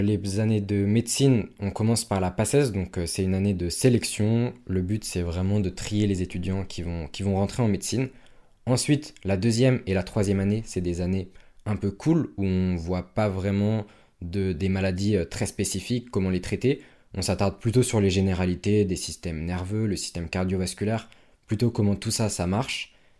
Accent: Île-de-France, France; je viens d'un lycée, dans la campagne, voilà, en Sud-Seine-et-Marne.

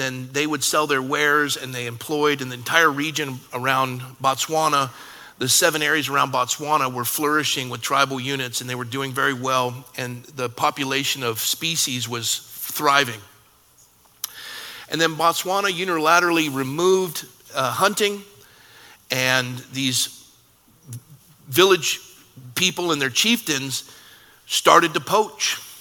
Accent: United States; But I was raised in America before the corrosion. I was a young boy. My dad was stationed at the Navy Yard.

